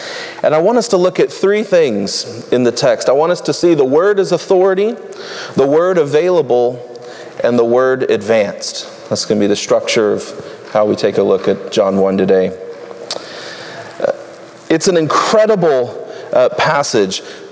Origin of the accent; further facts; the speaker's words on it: Louisiana, United States; born there; first language American Sign Language; I shared that I was born in Louisiana. I'm what's known as a CODA, a child of deaf adults. Both of my parents are deaf. American Sign Language is my first language.